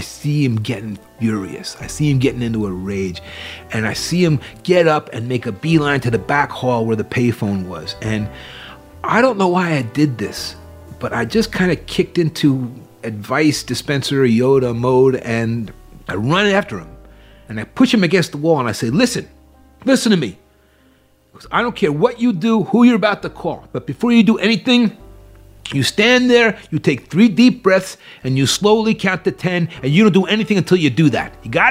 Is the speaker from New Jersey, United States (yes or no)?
yes; New Jersey, United States; I'm a kid from New Jersey. I'm working this bar for rent.